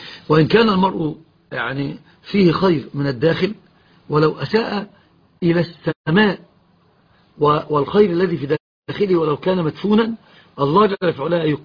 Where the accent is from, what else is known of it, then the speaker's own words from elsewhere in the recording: Egypt; يقولون عندنا في مصر: لا يخر الماء منه